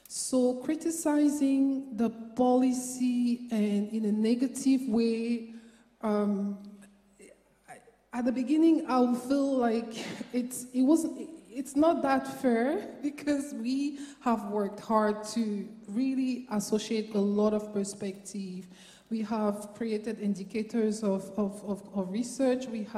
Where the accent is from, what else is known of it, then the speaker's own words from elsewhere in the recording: Cameroon; born there; I was born in Cameroon